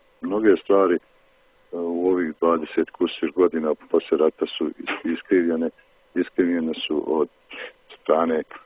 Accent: Trebinje, Republika Srpska, Bosnia & Herzegovina; iako on nije rodom naš Trebinjac

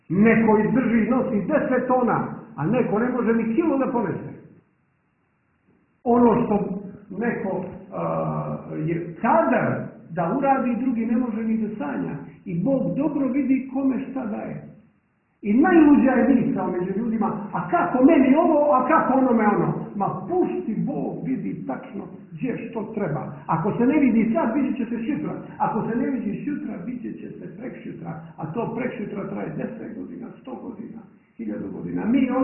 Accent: Montenegro; A mi smo Crnogorci znali, ali trebalo je pušaka

